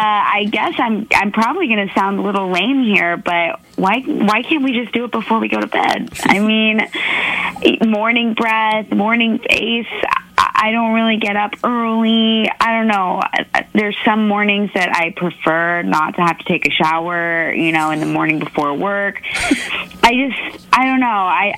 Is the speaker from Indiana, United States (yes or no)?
no; West Des Moines, Iowa, United States; I am 30, and I'm from West Des Moines.